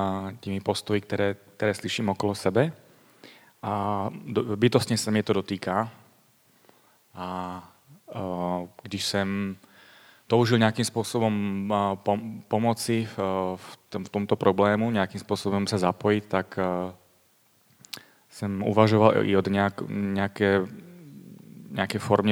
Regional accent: Bohumín, Moravian-Silesian Region, Czechia; jsem vyrůstal v křesťanských sborech. V Čechách pocházím z Bohumína, ze severní Moravy. Celý život jsem v církvi strávil v křesťanských sborech

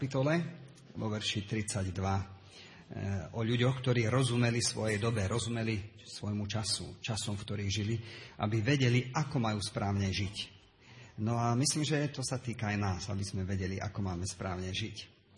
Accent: Piešťany, Trnava Region, Slovakia; born there; Ja som sa narodil v Piešťanoch v dobe, o ktorej ste počuli trošku, v dobe komunistickej, v roku 1961. Už mám 44 rokov.

